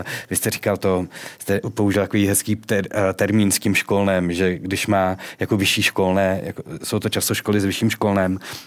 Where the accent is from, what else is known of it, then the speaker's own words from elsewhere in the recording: Litvínov, Ústí nad Labem Region, Czechia; jsem vyrostl v Litvínově u Litvínova, takže jsem chodil do školy Chemopetrolu